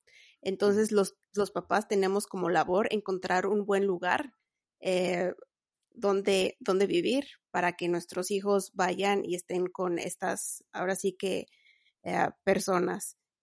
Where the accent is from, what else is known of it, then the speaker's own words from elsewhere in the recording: Mexico; now in Iceland; como ya les habías dicho, soy de México y llevo viviendo en Islandia desde el 2009, entonces ya van casi 13 años que vivo aquí.